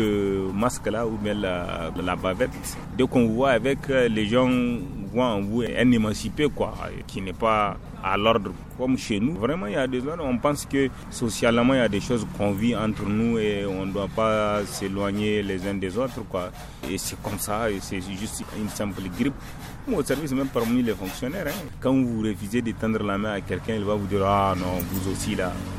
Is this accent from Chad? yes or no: no; Niger; chez nous au Niger